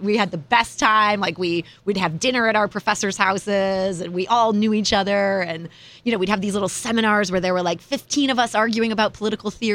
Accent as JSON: {"language": "English", "town": "Cleveland", "region": "Ohio", "country": "United States", "lives_now": "St. Louis, United States", "said": "So I'm from Cleveland, Ohio. I moved to St. Louis."}